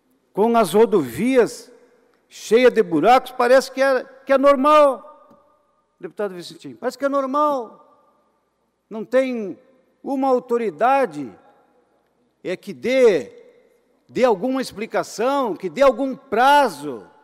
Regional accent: Santa Catarina, Brazil; nos constrange como catarinenses.

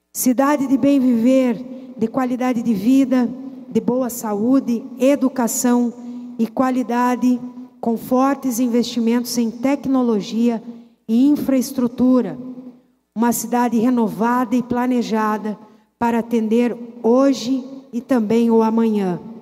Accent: Videira, Santa Catarina, Brazil; o município de Videira, minha cidade natal, comemora 80 anos.

